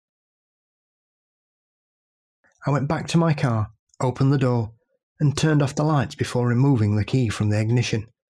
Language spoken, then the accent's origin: English; Ireland; I'm from Ireland and I'm 35 years old.